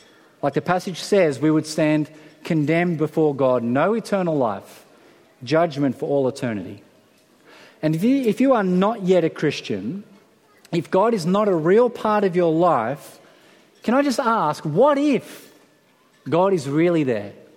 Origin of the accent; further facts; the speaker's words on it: France; I'm French. I was born in France.